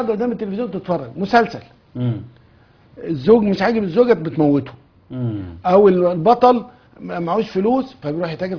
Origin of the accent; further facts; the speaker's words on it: Upper Egypt, Egypt; انا راجل صعيدي